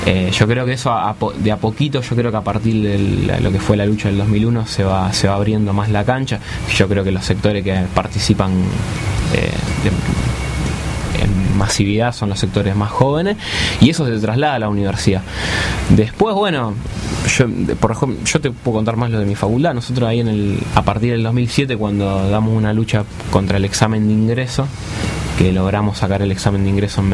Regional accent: Argentina; Nosotros, por lo menos lo que siempre discutimos, somos la juventud de la Argentina, o esa juventud que en el 2001 participó en la calle lo que fue la rebelión popular

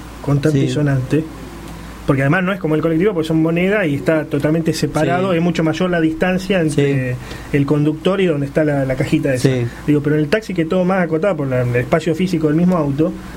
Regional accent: Rosario, Santa Fe, Argentina; Que somos los rosarinos.

